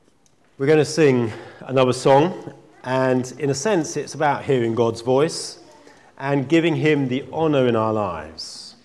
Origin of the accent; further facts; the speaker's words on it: Norwich, East of England, United Kingdom; born there; a few years before I was born in Norwich